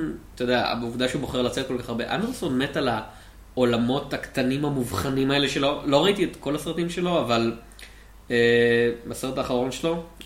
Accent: Poland; לזה אני קורא החיים שלי. אני פולני, אני לא צריך לראות זה בקולנוע.

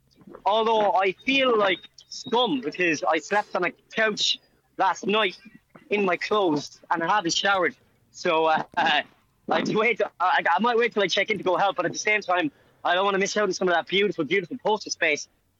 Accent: Ireland; I was going to say even if I'm Irish, but then I'm like, no, it should be especially if I'm Irish.

